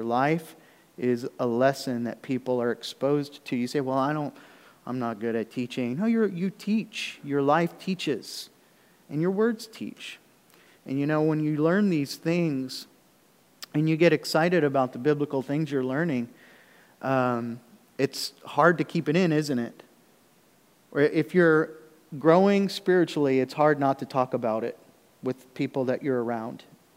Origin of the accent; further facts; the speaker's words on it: Oklahoma City, Oklahoma, United States; I grew up in the Oklahoma City metro area, you know, million people in the, you know, just a lot of people, and so nobody really knows each other.